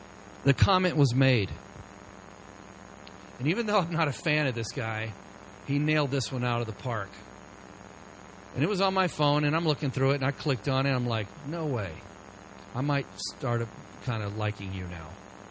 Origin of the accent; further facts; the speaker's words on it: the South, United States; I grew up in the South, and Daytona was less than 3-hour drive away, and we wouldn't make that drive.